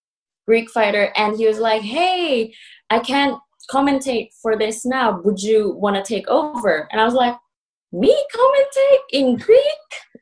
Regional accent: Cebu, Central Visayas, Philippines; moved away; I'm an islander from Cebu, Philippines. It's a beautiful island.

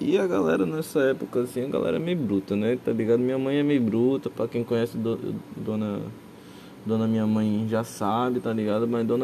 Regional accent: Acre, Brazil; born there; terminou no Acre. que foi onde eu nasci, né, no Acre.

